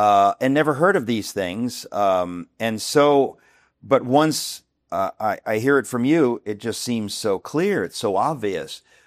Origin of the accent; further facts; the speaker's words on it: United States; I'm here as the brash American to say, you are wrong.